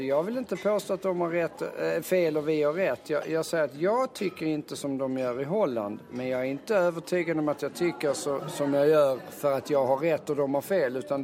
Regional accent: Sweden; jag tycker som jag tycker därför att jag är svensk doktor

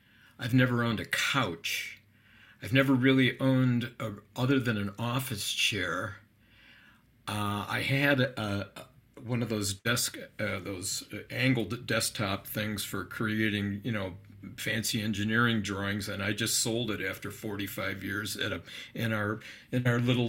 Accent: Buffalo, New York, United States; now in Westminster, United States; I'm in Westminster, Maryland, which is about 45 minutes kind of northwest of Baltimore. Yeah, and I'm originally from Buffalo.

